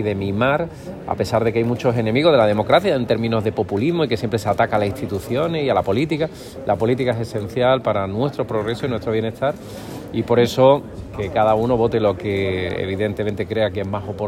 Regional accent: Málaga, Andalusia, Spain; Acabo de ejercer mi derecho al voto como ciudadano andaluz y español, en este caso malagueño.

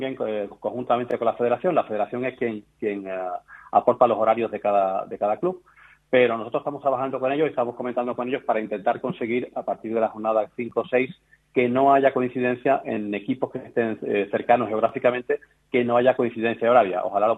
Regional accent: Andalusia, Spain; soy andaluz

